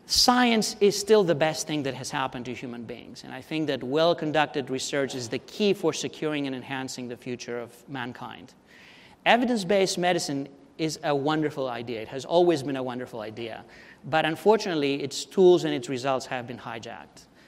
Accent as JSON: {"language": "English", "country": "Greece", "said": "I'm Greek. I owe so much debt. Well, I'm also American"}